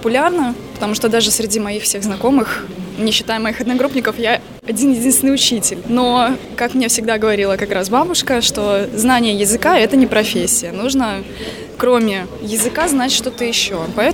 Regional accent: Saint Petersburg, Russia; moved away as an adult; now in Veliky Novgorod, Russia; я приехала сюда из Санкт-Петербурга учиться. Я закончила школу в Питере, а поступала на вышку сюда.

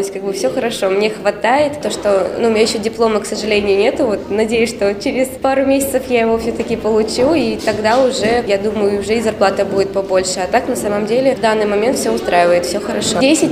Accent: Severomorsk, Murmansk Oblast, Russia; now in Veliky Novgorod, Russia; я приехала с Мурманской области, с города Североморска, но Великий Новгород мне очень понравился

